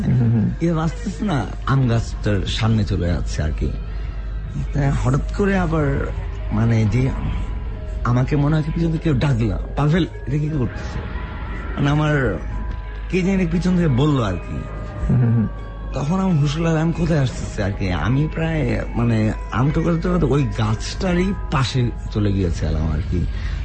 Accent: Dhaka, Dhaka Division, Bangladesh; সারা জীবন ঢাকায় বড় হয়েছি, ঢাকায় এসেছি

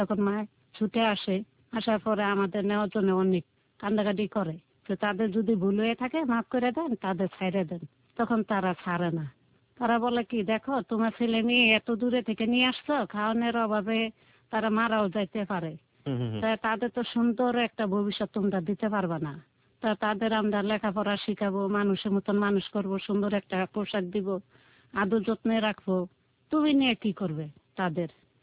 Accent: Jamalpur, Mymensingh Division, Bangladesh; বাড়ি ছিল জামালপুর।

